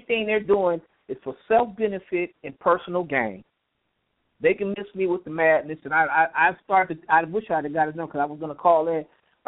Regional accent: Los Angeles, California, United States; they said one person sent me a paper because I'm from Los Angeles.

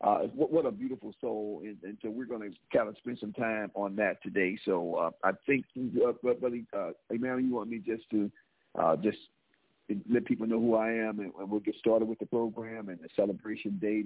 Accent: St. Louis, Missouri, United States; I'm from St. Louis, Missouri. Yes, ma'am. Home and birth of Dr. Carver.

